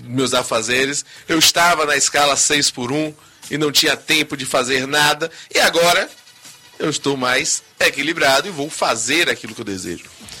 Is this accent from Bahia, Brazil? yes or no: yes; Salvador, Bahia, Brazil; nós podemos apoiar, enquanto baianos e soteropolitanos